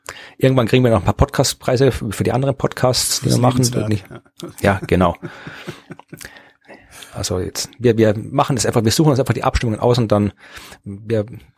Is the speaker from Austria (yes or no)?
yes; Lower Austria, Austria; wenn ich als Niederösterreicher hier zum steirischen Kopf des Jahres ernannt werden kann